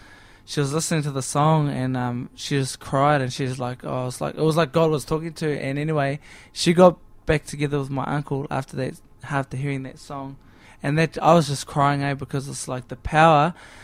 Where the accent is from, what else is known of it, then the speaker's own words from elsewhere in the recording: New Zealand; now in Australia; Well, I'm definitely from New Zealand, but Australia's my home now, and I've made it here, and it's given me my platform. So I'm a New Zealander that's an Australian singer, I guess.